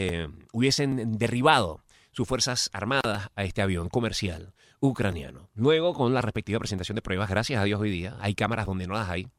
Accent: Venezuela; now in Miami, United States; Yo soy venezolano. Y soy venezolano a morir, a rabiar, hasta que muera. Venezolano.

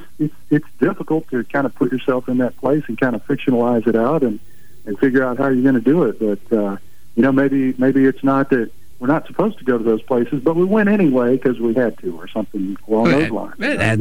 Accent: Tunica, Mississippi, United States; it's set in my hometown up there in the Mississippi Delta of Tunica, Mississippi.

